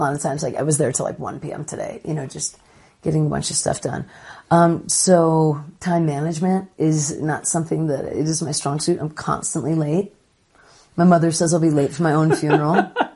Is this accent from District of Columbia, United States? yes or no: no; North Dakota, United States; And, you know, we're from North Dakota, auctions happen and they're around